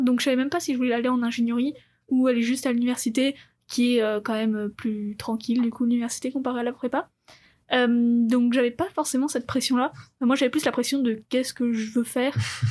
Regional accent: France; now in Canada; étant donné que je suis française, je paye pas comme un étranger, je paye comme un Canadien.

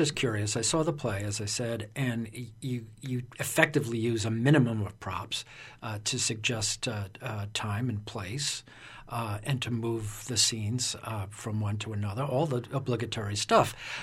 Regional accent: New Bedford, Massachusetts, United States; I should add, I'm a native of New Bedford.

